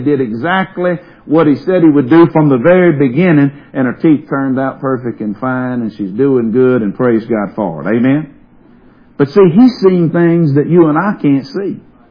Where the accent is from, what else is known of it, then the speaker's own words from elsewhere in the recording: Covington, United States; you get toward Covington, which y'all know it's a lot different from when I was raised in Covington, a major difference.